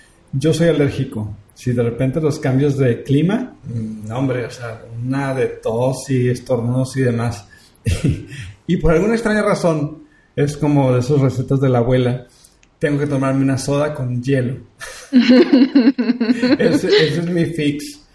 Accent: Mexico; como mexicanos estamos como infantiles en nuestra manera de pensar

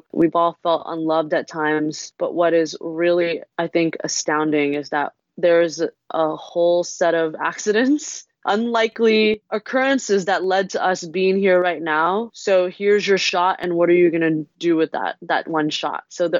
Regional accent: California, United States; also born or lived in Taipei, Taiwan; I was born in Taipei, Taiwan, and culturally went to California when I was 2 years old.

